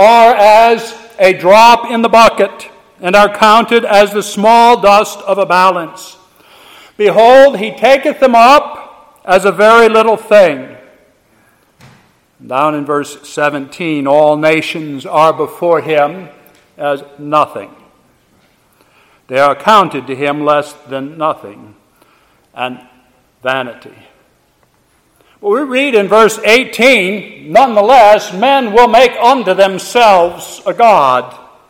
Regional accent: Illinois, United States; When I was a little boy growing up in Illinois on a farm, we had a very large front yard made for a great place for me and for my brothers to play.

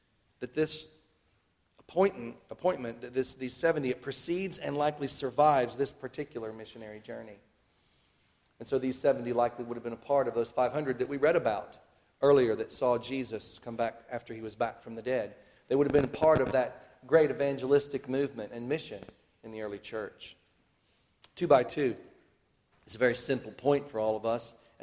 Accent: Tennessee, United States; I'm from Tennessee, so I've got to double-check my math.

